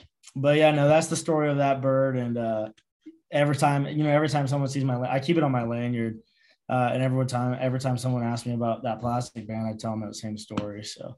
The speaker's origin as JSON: {"language": "English", "region": "California", "country": "United States", "tie": "born or raised there", "said": "There's a local lake in my hometown called Pina Dobe. That was the same place I would always ride my bike out. You know, so I every time I go visit back home in California"}